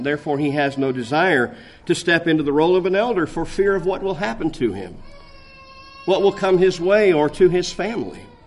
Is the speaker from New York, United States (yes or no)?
no; Lakeland, Florida, United States; I grew up in Florida and watched most of the Apollo and many of the shuttles go off from my home in Lakeland.